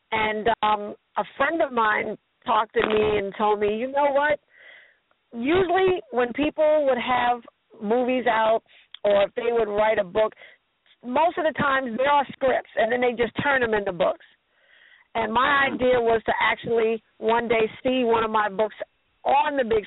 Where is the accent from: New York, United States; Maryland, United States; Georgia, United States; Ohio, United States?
New York, United States; Brooklyn; now in Virginia, United States; Yes, I was born and raised in Brooklyn, a proud Brooklyn girl, Prospect Place, Classen and Grand. I've always loved where I came from.